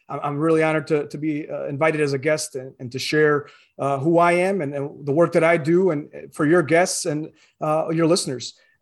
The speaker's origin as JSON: {"language": "English", "town": "Chicago", "region": "Illinois", "country": "United States", "tie": "born or raised there", "also_born_or_lived": "Croatia", "said": "I'm originally from the former Yugoslavia. I'm a Serb from Croatia. I immigrated with my parents in October of 1990 at the outset of the war in Yugoslavia. We moved to the Chicagoland area. That's where I grew up."}